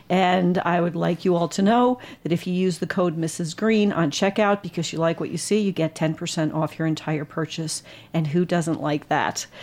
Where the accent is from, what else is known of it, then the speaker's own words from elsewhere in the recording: New Jersey, United States; And even though I'm from New Jersey and I talk fast, you guys might have to talk faster because you have a lot to share.